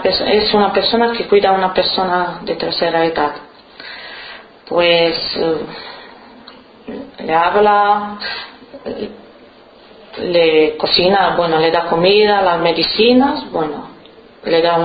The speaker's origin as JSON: {"language": "Spanish", "country": "Romania", "second_language": "Spanish", "said": "Soy de Rumanía."}